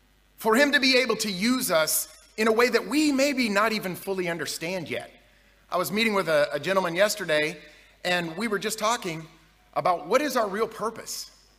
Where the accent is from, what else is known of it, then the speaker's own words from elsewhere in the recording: Kansas, United States; now in Dallas, United States; We're from Dallas. I believe there's, 500 people here? 600 are from Texas? So we originally hail from Kansas. That's really, we really feel like we're more from Kansas, but we've lived in Dallas now for about 6 years, I guess.